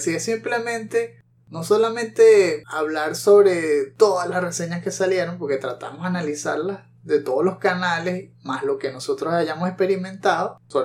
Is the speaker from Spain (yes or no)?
no; Venezuela; temas de Venezuela, si no se han dado cuenta, sí, somos de Venezuela.